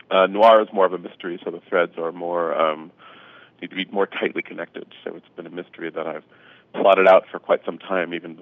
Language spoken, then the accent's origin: English; San Francisco, California, United States; So I went to WonderCon in my hometown of San Francisco